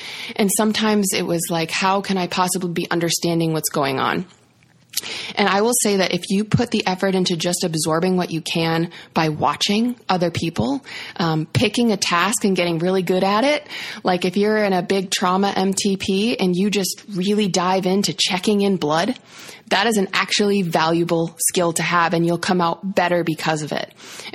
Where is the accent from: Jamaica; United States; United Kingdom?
United States; South Dakota; So like you said … I was born and raised in the Midwest. I'm from South Dakota, which is a real state that actually exists.